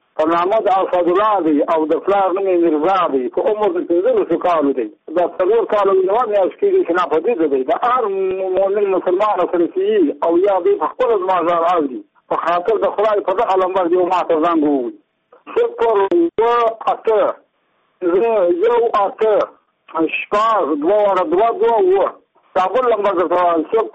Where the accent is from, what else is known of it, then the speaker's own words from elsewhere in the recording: Angur, Badghis, Afghanistan; زه په خپله د بادغیس د ولایت یم او د مقر د ولسوالۍ یم او د انګور د کلي یم.